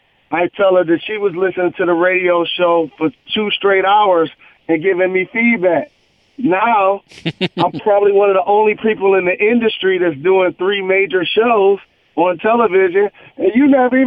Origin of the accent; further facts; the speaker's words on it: Detroit, Michigan, United States; I'm very passionate about the state of Michigan and my hometown of Detroit.